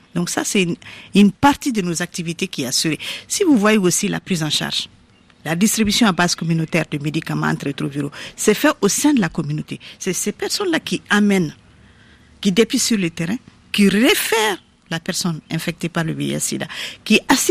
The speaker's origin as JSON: {"language": "French", "country": "Mali", "said": "Je suis africaine, je suis malienne"}